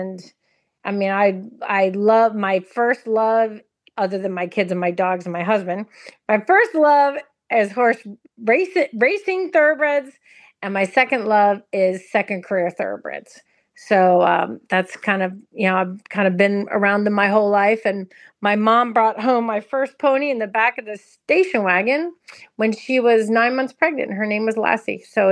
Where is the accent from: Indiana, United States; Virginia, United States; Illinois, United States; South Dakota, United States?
Virginia, United States; also born or lived in Ocala, Florida; my parents had thoroughbreds and a thoroughbred stallion when I was growing up in Virginia, and then we moved to Ocala, and we had a farm right literally in the like center of town now, 200 acres there called Terra Farm.